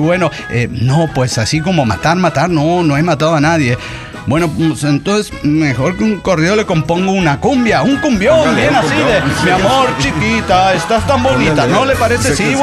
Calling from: Tarija, Bolivia; de Tarija, Bolivia.

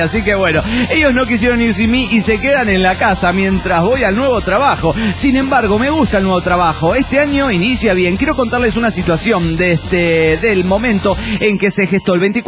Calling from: Lima, Peru; de Lima, Perú.

